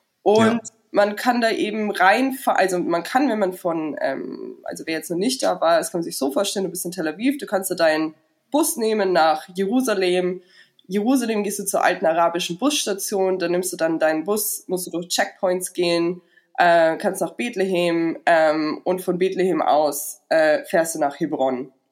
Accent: Germany; Und ich als Deutsche darf da durchgehen

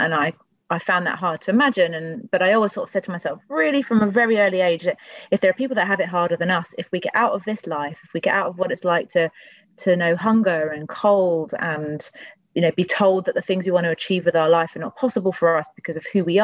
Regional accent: Tooting, London, United Kingdom; So I grew up in Tooting, which is the area that I represent, and have a Polish mum, a Pakistani dad

